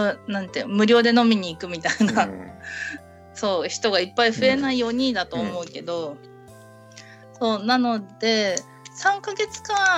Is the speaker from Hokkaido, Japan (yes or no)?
yes; Hokkaido, Japan; 私はもう北海道人なんで、